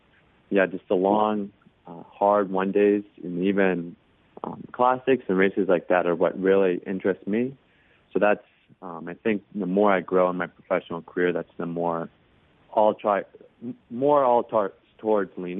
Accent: Covington, Tennessee, United States; I grew up in Tennessee. I grew up in a small town called Covington, so it's like 50 miles north of Memphis.

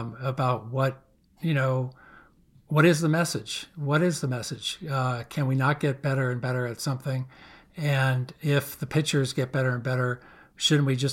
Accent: Massachusetts, United States; Well, I'm a Red Sox fan at heart. I grew up outside Boston.

